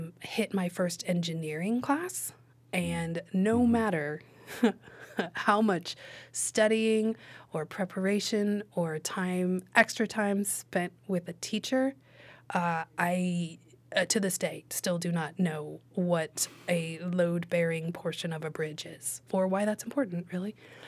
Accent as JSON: {"language": "English", "town": "Los Alamos", "region": "New Mexico", "country": "United States", "tie": "born or raised there", "said": "growing up in Los Alamos, small town, northern New Mexico"}